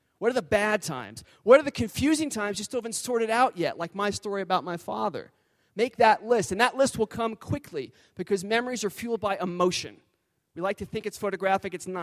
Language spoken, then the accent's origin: English; New York, United States; And my answer, well … I'm from New York. I play basketball. I write books.